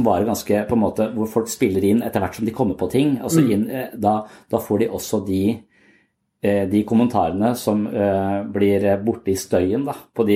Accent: Tønsberg, Vestfold, Norway; jeg har vokst opp i Tønsberg, og der er det sånn 10 gode kamerater som jeg har vokst opp sammen med

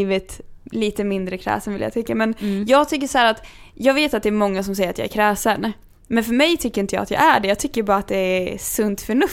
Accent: Kungsör, Västmanland County, Sweden; vi har någonting där jag kommer från som heter KM. Vi kallar det Kungsörsmaffia

